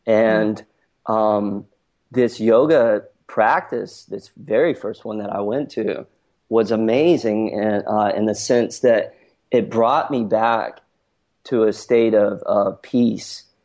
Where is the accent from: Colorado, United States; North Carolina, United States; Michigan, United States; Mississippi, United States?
North Carolina, United States; And so I grew up in North Carolina, and growing up in North Carolina, I was very much into a lot of outdoor sports